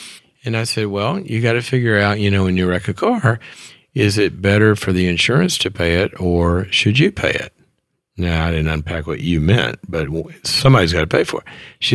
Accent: Mississippi, United States; also born or lived in Texas; I went to visit my girlfriend in Texas. I went to school in Texas. I was from Mississippi.

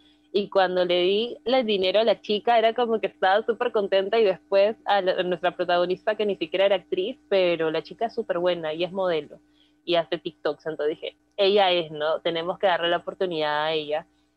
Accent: Peru; hemos sido criadas en eso, ¿no? Como peruanas, cuando no tu tía ha hecho una pollada y tú le has colaborado, ¿no?

